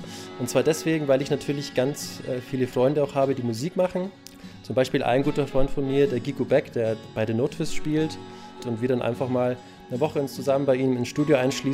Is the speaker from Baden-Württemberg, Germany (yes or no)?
no; Bavaria, Germany; also born or lived in Munich; now in Berlin, Germany; Ich komme ursprünglich aus dem Altmühltal bei Eichstätt und danach bin ich nach München gezogen zum Zivildienst und ich bin dann ja nach Berlin gezogen vor 1,5 Jahren